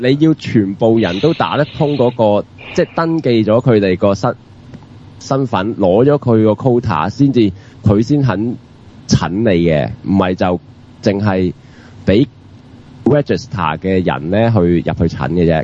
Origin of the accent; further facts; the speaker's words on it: China; 我哋係中國人都冇用㗎嘛